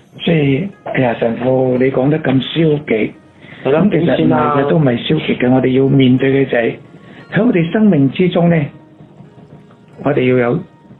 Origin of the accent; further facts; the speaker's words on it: China; 其实同我哋中国人所讲嘅，要我哋能够明善成心